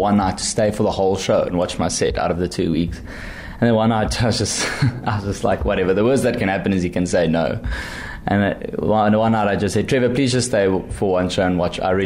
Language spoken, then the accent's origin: English; Kempton Park, Gauteng, South Africa; I grew up in Kempton Park in South Africa, and British people, Kempton Park is like your zone 6.